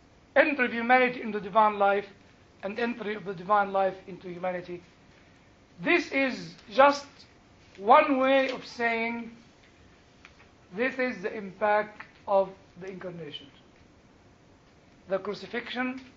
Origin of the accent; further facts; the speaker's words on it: United Kingdom; I think if I go as a British, I'll miss you. Because there'll be no American burgers and, you know, the big steak, you know, which is enough for 6 British people.